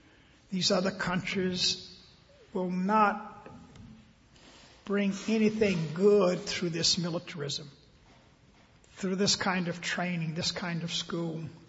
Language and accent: English; Louisiana, United States; I grew up in Louisiana years ago. You know, we went to segregated schools, public schools. I grew up in a little town where the schools were segregated.